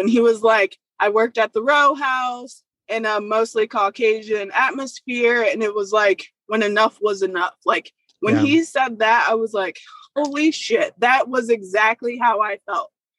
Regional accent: Akron, Ohio, United States; We're both from Akron. We originated from Akron.

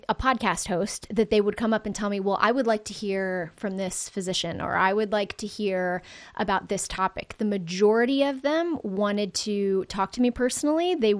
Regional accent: Denver, Colorado, United States; There's a legitimate snowstorm, like an ice snowstorm in my hometown of Denver right now.

